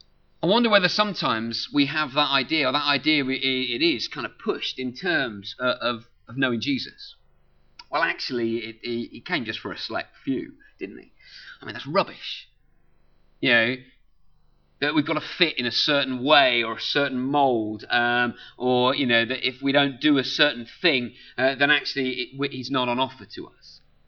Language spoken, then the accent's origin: English; United Kingdom; Maybe it's because we're British